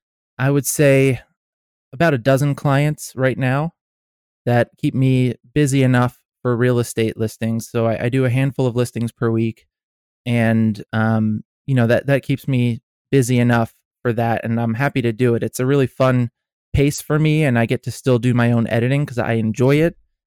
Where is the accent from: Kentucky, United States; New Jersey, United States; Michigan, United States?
New Jersey, United States; now in Atlanta, United States; I'm born and raised in New Jersey, but I've been living in Atlanta for about 11 years now, and I call this home and I love it here.